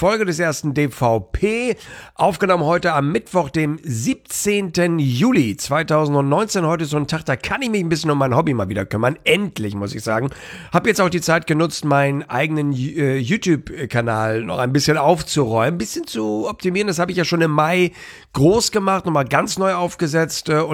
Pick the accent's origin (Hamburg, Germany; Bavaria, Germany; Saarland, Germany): Hamburg, Germany; als Hamburger